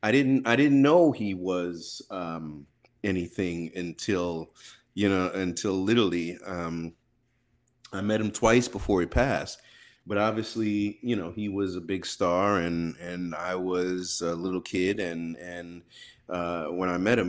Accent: Long Island, New York, United States; also born or lived in Brooklyn; and grew up in born in Brooklyn and grew up in Long Island, New York.

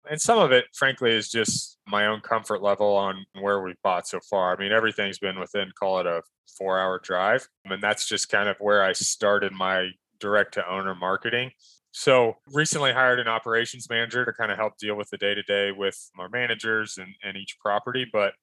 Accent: Kansas, United States; Born and raised in Southeast Kansas.

